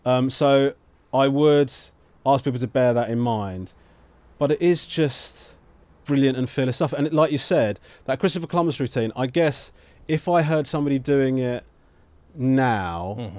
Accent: United Kingdom; And we as British, like, for example, well, as British comedy fans

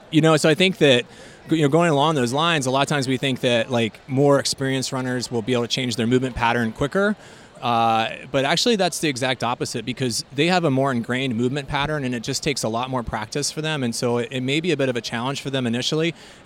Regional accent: Colorado, United States; also born or lived in Ohio; I'm originally from Colorado. And so I grew up in Western Colorado, and then I went to Ohio University.

